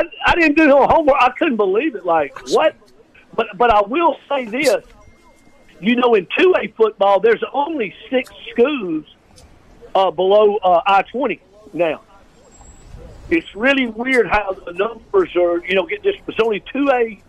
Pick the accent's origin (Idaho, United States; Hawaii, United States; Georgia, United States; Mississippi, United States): Mississippi, United States; Indianola; I'm from Indianola, man. I lived in the Delta for 30 years.